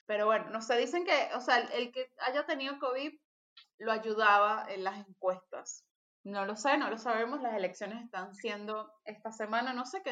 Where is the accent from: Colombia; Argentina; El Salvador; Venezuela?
Venezuela; Yo como venezolana, la verdad, estoy podrida.